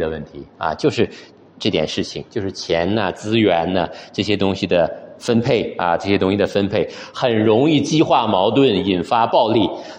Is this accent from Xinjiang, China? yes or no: no; Shenyang, Liaoning, China; 我老家在沈阳